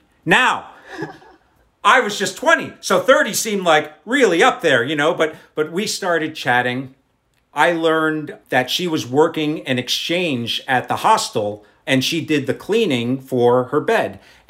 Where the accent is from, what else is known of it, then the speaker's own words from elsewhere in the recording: United States; he heard my accent and he asked me if I was British. And I said, "Non, je suis Américain."